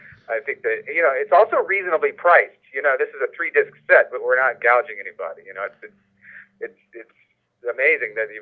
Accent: Austin, Texas, United States; Yeah, there's a pretty good buzz around here in my hometown, which is Austin, Texas. I live where Grindhouse was actually made.

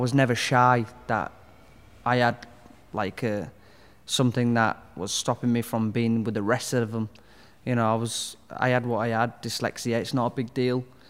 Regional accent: Hull, Yorkshire and the Humber, United Kingdom; Yeah, so I grew up in Hull in West Hull. And just, you know, your average family. I think there was four of us living in a three-bedroomed house.

